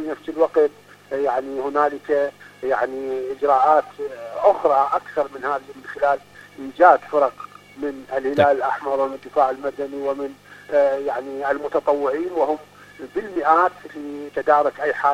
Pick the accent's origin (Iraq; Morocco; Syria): Iraq; إحنا عندنا في العراق